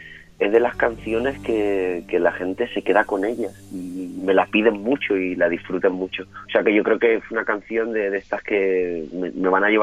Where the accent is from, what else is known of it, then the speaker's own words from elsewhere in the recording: Castilla-La Mancha, Spain; soy medio manchego y medio gaditano ya, porque yo creo que es el 8º año ya